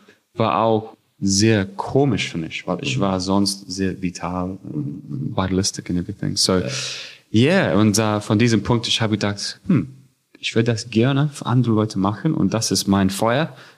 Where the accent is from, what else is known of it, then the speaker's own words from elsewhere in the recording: New Zealand; German is a second language; Ich bin aus Neuseeland, habe studiert in Neuseeland